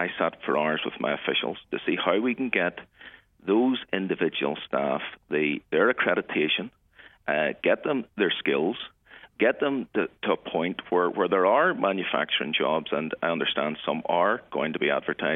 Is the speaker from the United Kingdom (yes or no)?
yes; Belfast, Northern Ireland, United Kingdom; I grew up in Belfast in the 70s and 80s.